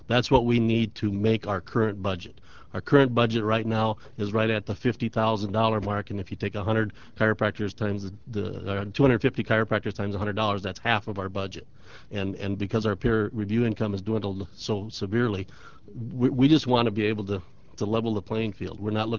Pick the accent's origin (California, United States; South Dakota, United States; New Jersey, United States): South Dakota, United States; Yankton; I'm from Yankton.